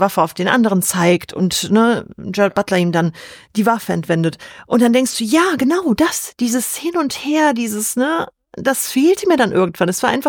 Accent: Bosnia & Herzegovina; ich komme ja aus Bosnien

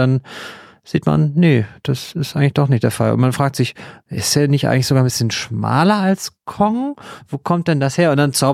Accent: Baden-Württemberg, Germany; Ich habe als Schwabe doch totale Ahnung davon.

